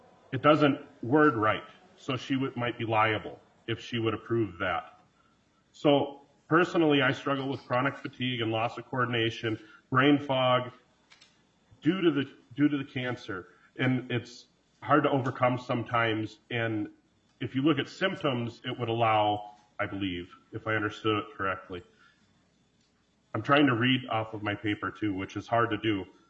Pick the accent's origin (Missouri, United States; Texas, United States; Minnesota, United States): Minnesota, United States; Miltona; I'm 32 years old, and I have brain cancer. Mary said I'm from Miltona, rural Minnesota.